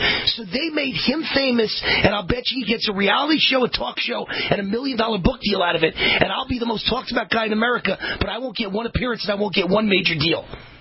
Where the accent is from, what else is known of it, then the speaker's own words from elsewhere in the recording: Bronx, New York, United States; born there; And I was born on the Bronx borderline.